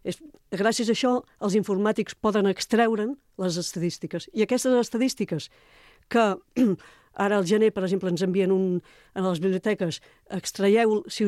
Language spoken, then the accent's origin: Catalan; Barcelona, Catalonia, Spain; a més a Gràcia, que jo sóc de Gràcia i ho conec